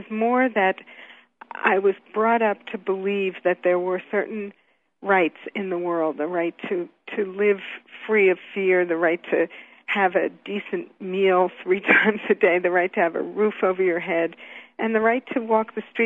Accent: New York, United States; And I grew up in New York, so I saw the conditions under which black people and later Puerto Rican people were forced

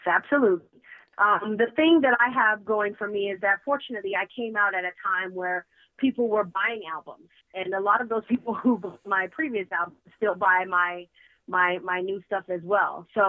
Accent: Canada; the great thing about growing up in Canada musically was I feel like I was very well-rounded.

